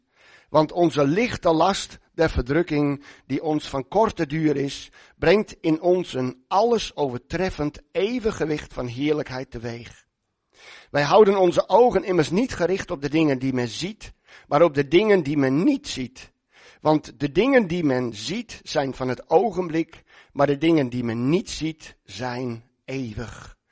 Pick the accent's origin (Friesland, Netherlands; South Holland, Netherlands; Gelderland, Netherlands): Friesland, Netherlands; Ternaard; Ik kom samen met mevrouw uit Ternaat.